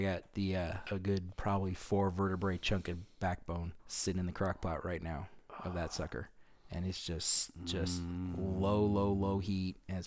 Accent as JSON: {"language": "English", "region": "Alaska", "country": "United States", "tie": "born or raised there", "said": "that just growing up in Alaska, That's one of those things that everyone's like, oh, it's dark at 4."}